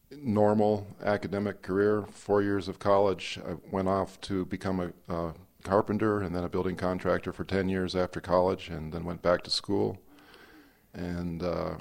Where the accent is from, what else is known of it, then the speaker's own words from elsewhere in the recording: Ohio, United States; moved away as an adult; also born or lived in Vermont; now in Montana, United States; I grew up in Ohio and Vermont, and I came out to Montana in 1974 to go to college.